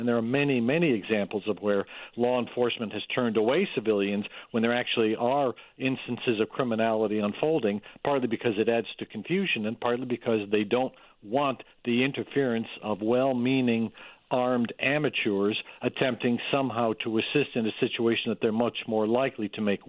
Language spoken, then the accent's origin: English; New York, United States; such as my home state of New York State